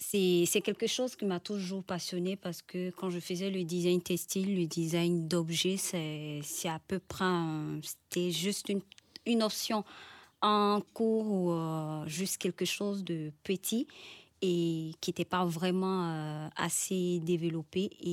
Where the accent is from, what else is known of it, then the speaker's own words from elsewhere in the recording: Côte d’Ivoire; Moi, je viens de la Côte d'Ivoire d'abord. Ouais. Donc, j'ai étudié en design textile en Côte d'Ivoire.